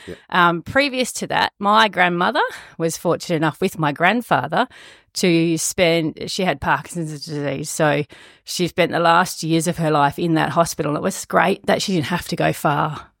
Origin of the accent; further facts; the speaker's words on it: Yarloop, Western Australia, Australia; also born or lived in Cookernup; I was born in Yarloop at the Yarloop Hospital. I grew up in Yarloop for the first 10 years of my life, and then my parents bought a house in Cooknup, so I spent the next 10 years of my life there.